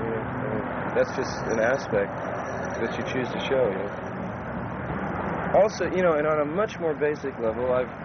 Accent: Southwest, United States; I grew up in the Southwest for part of my life, and I used to catch horned toads and lizards

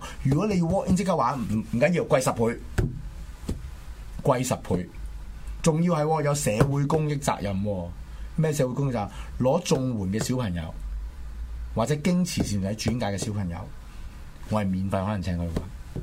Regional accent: Hong Kong; 其實我哋香港人真係好需要呢啲嘢

